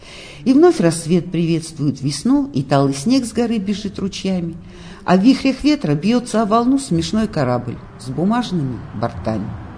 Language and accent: Russian; Saint Petersburg, Russia; born there; Я, поскольку я родилась в Петербурге